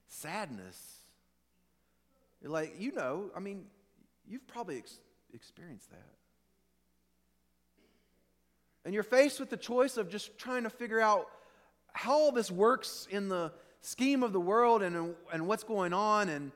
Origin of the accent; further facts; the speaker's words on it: the South, United States; I'm from the South.